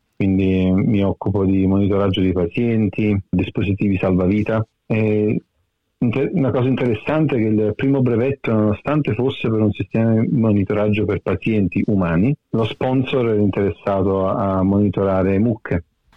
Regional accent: Naples, Campania, Italy; moved away; sono partito e niente, sono arrivato qui per cercare lavoro. Non era possibile trovare lavoro in quello che volevo fare io a Napoli.

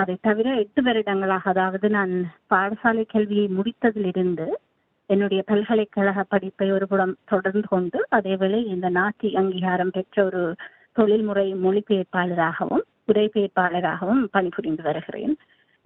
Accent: Sri Lanka; நான் இலங்கை தமிழ் பின்னணியைச் சேர்ந்தவர். இலங்கையில் அந்த இறுதி போரில் சிக்கி அதன் வலிகளையும் படுக்களையும் சுமந்தவர்களில் என்னுடைய குடும்பமும் நானும் அடங்குவோம்.

